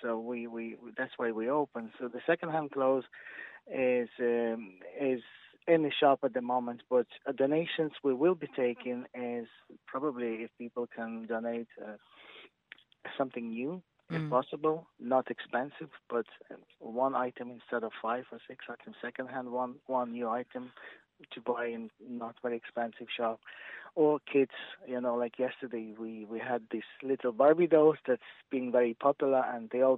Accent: Ivano-Frankivsk, Ivano-Frankivsk Oblast, Ukraine; English is a second language; now in Ireland; Originally, I'm from the town called Ivano-Frankivsk in Ukraine, but I've been in Ireland for over 20 years now.

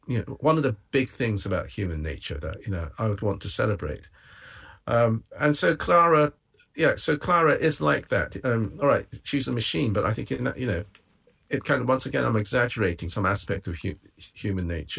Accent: Japan; English is a second language; the earliest memory I have of those words, Nobel Sho, was when I was still in Japan. I didn't speak English, and I was looking at a picture book

